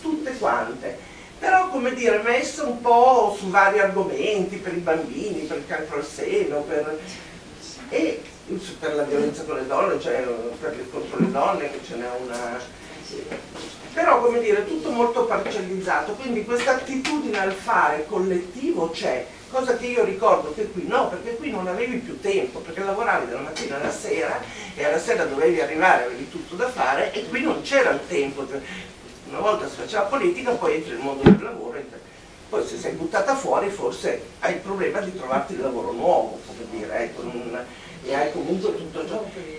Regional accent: Milan, Lombardy, Italy; Io da milanese

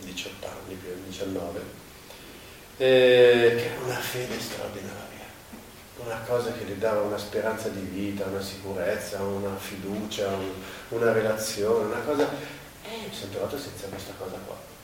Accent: Milan, Lombardy, Italy; born there; abito a Milano, sono nato a Milano. E sono nato in una famiglia cristiano-cattolica con un'impronta praticante molto decisa.

